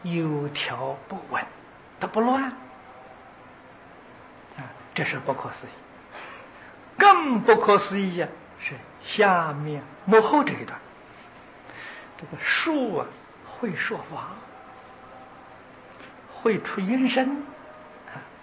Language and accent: Chinese; China; 你看我们中国人喜欢呢吊这个风铃啊，风铃是金属做的